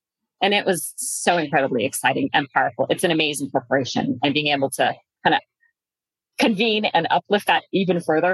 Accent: Colorado, United States; Back in high school, I grew up in Colorado, and I got turned on to this notion of finding the good in the world.

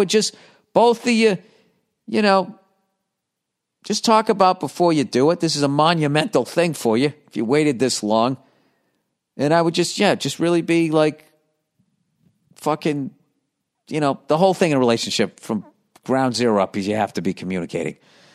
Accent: California, United States; My fiance and I are both from California, just in case you think we are from the Bible Belt region.

